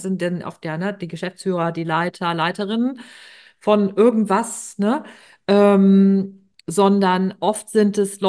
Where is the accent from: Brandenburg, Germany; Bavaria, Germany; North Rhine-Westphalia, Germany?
North Rhine-Westphalia, Germany; wir kommen beide aus NRW, wir haben beide so ein bisschen auch so ein, also wir reden auf jeden Fall ein bisschen anders, als kämen wir jetzt aus so Hamburg, ne?